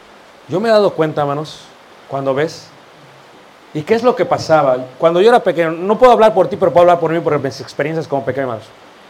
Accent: Mexico City, Mexico; Yo soy de Ciudad de México, originario.

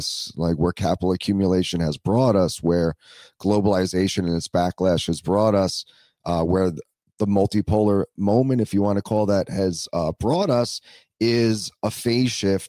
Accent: New York, United States; because I'm a New Yorker. And this is my town.

